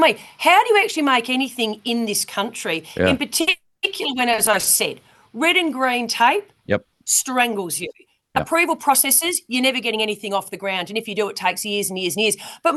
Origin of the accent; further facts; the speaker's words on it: Australia; in particular to the mining and resources industry in Australia, in my home state